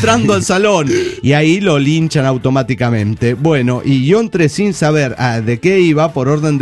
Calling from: Mexico City, Mexico; Hola, soy … del DF mexicano.

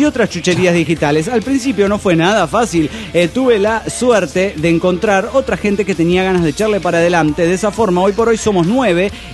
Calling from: Panama; Hola niños … de Panamá.

